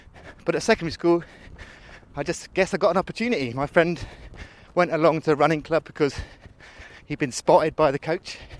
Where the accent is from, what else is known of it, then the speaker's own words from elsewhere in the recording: Bridport, South West England, United Kingdom; born there; I was born in Dorset, in a town called Bridport. And if you've watched the series Broadchurch, that's where it is.